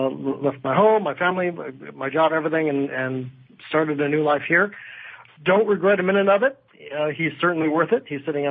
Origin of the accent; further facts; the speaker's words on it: California, United States; because I'm a Californian, and so we're going to have a wedding in California this fall